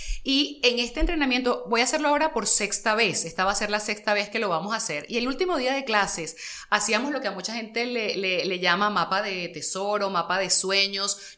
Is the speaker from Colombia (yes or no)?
no; Caracas, Capital District, Venezuela; como ya ves, yo soy muy caraqueña